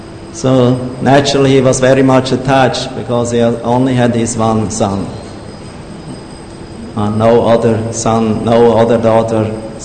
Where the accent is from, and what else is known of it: Zurich, Switzerland; born or raised there; English is a second language